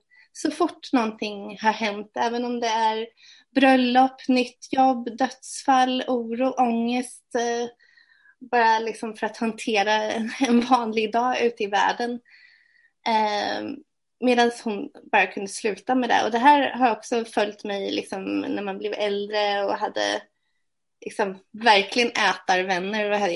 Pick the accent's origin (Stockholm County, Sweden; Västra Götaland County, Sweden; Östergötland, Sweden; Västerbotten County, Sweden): Östergötland, Sweden; Malmslätt; samhälle som heter Malmslätt utanför Linköping. Mina föräldrar skilde sig när jag var 8. Och så växte jag upp med min 3-årige syster och min mamma.